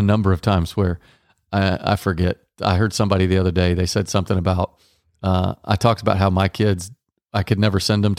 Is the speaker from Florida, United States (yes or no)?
no; Texas, United States; Why do you keep playing country songs? Because I grew up in Texas.